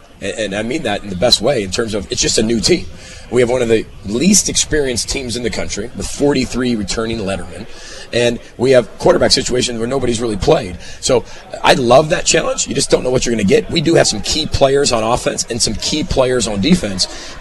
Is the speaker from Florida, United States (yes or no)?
no; Illinois, United States; I grew up in the Chicagoland area